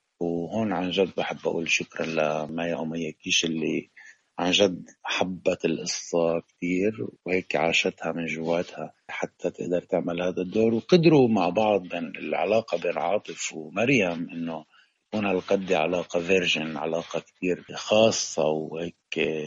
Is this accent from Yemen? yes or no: no; Palestine; في أشياء كتير تغيرت بعلاقتنا كلنا مع بعض كفلسطينيين